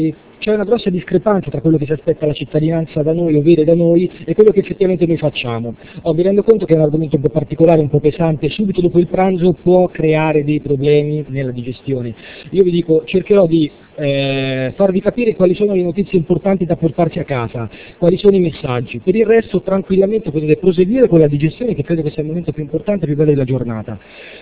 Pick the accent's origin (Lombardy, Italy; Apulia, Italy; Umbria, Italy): Umbria, Italy; Perugia; Io vengo da Perugia, sapete benissimo, è una città molto famosa in questo periodo per il cioccolato.